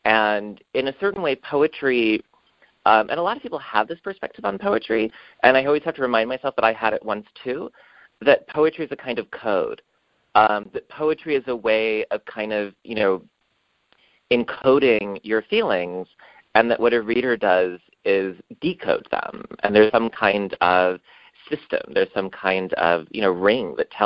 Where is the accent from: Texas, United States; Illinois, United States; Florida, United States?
Texas, United States; San Antonio; born there; now in New York City, United States; even though I was born in San Antonio, I think of myself as a New Yorker now more than anything.